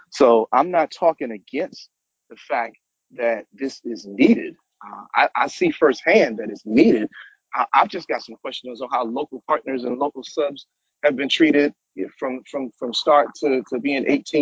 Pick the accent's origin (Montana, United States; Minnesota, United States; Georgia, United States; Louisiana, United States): Georgia, United States; Savannah; those concerns are not being raised as a 50-50 partner, born and raised in Savannah in the district.